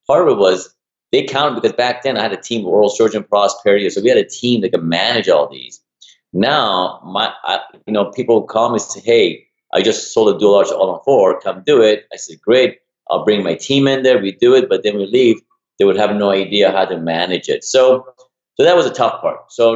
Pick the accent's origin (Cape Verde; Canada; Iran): Iran; now in United States; when I moved to the States from Iran in 84, you know, I was so fear of speaking in front of people and I would just break, shut down.